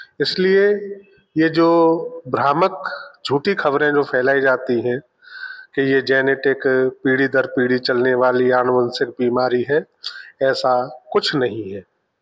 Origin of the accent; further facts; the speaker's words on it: Hathras, Uttar Pradesh, India; हाथरस से बिलोंग करता हूँ।